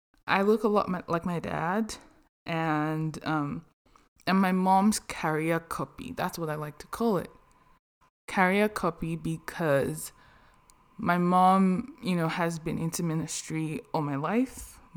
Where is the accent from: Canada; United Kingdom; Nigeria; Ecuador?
Nigeria; now in United States; I'm from Nigeria. I currently live in the United States, and I'm Yoruba.